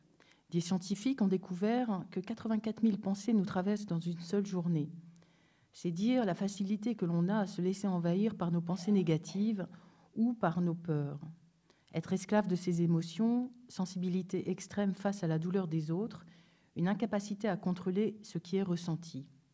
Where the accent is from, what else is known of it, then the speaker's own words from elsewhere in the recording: Paris, Île-de-France, France; born there; ce qui fait ma vie ici en France, où je suis née, à Paris.